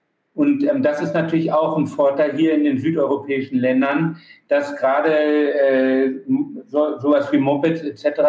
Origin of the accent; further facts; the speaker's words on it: Germany; Ich bin Deutscher. Ich bin vor 20 Jahren nach Barcelona gegangen